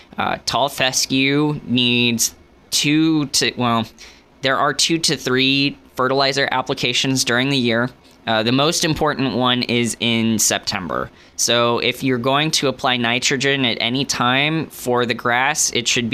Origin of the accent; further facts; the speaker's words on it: United States; I'm from Johnson County, and the Johnson County Master Gardeners have, I believe, 12 demonstration gardens throughout the county